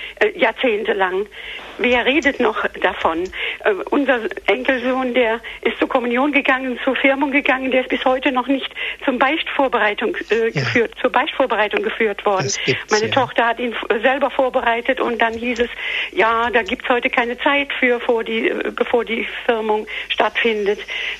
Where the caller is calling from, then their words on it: Trier, Rhineland-Palatinate, Germany; Ich bin aus der Diözese Trier